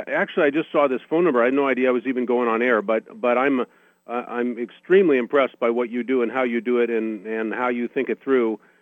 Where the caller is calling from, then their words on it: Los Angeles, California, United States; I'm in Los Angeles, and I'm a big fan of yours.